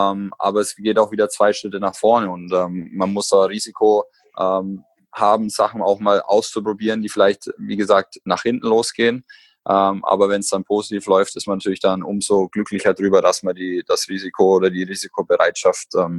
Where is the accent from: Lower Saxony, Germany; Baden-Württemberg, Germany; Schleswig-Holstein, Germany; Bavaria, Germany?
Bavaria, Germany; Bamberg; wie ich vorhin erzählt habe, ich komme aus Bamberg